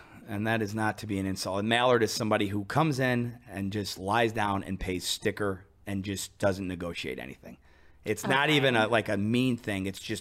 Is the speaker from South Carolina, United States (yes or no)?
no; Rochester, New York, United States; No, I'm from Rochester, New York.